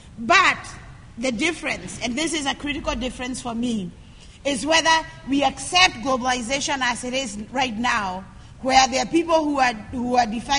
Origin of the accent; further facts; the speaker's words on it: Kenya; I'm from Kenya.